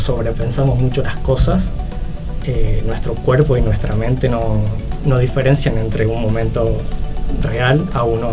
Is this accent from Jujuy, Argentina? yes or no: yes; Jujuy, Argentina; Soy jujeño, tengo 24 años